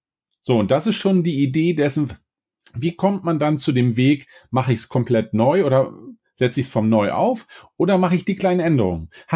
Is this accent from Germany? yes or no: yes; Hamburg, Germany; als Hamburger